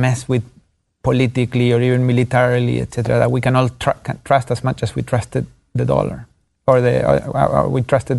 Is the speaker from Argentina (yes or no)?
yes; Argentina; the way I grew up in Argentina.